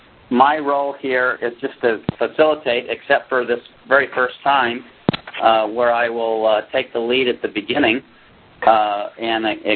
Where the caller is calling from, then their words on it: Vilnius, Lithuania; I'm calling in from Vilnius, Lithuania